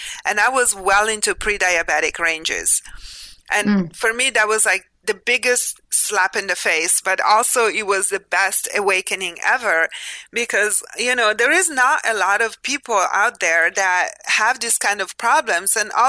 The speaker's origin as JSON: {"language": "English", "country": "Italy", "said": "And my family in Italy, because I'm from Italy"}